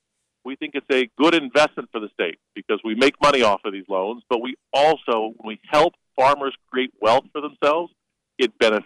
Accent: Gifford, Illinois, United States; I grew up in Gifford. My family's been farming for generations.

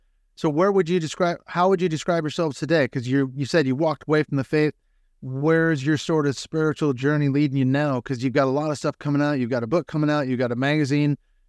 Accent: Seattle, Washington, United States; we grew up in Christian school in the Seattle, Washington area and all that.

